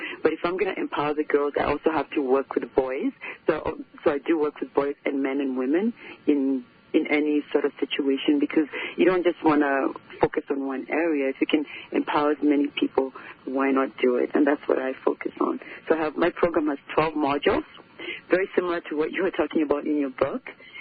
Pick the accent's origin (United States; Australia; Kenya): Kenya; And I was born in Kenya, and in Kenya, in my country, I think one of the biggest things that we grow up with is the family support.